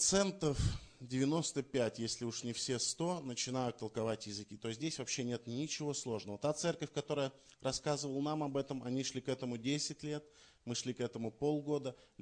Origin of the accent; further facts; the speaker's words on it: Oryol, Oryol Oblast, Russia; Я из Орла, я не из Курска.